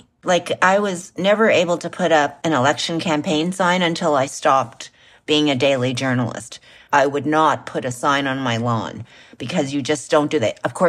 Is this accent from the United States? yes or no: no; Canada; She's a Canadian, just like I'm a Canadian.